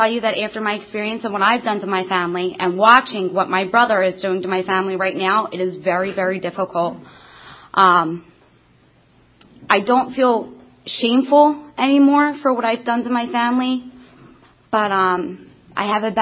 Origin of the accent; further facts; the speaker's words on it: Bristol, Pennsylvania, United States; So I grew up in Bristol, Pennsylvania, which is a very, very small community. My grandparents lived three streets away from us.